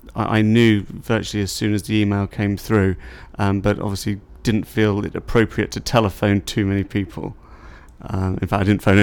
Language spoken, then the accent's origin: English; Norwich, East of England, United Kingdom; my date of birth is 23rd of May 1970 and I'm from Norwich.